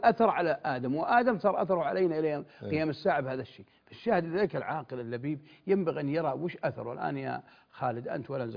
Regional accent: Buraydah, Al-Qassim, Saudi Arabia; وبالمقابل تجي مدرسة من عنيزة عندنا في بريدة

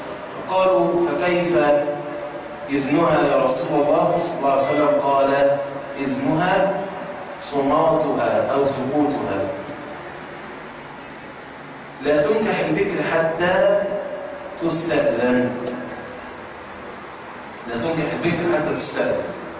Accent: Egypt; الطفل عندنا في مصر الآن يبقى عنده 17 سنة ونص

